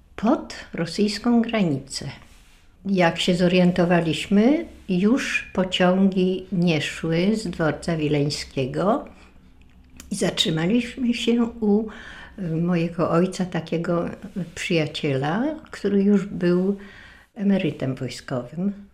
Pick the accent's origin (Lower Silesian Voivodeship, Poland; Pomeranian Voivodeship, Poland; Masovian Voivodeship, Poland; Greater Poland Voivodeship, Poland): Masovian Voivodeship, Poland; Legionowo; born there; W Modlinie się urodziła już moja siostra, bo ja w Legionowie się urodziłam.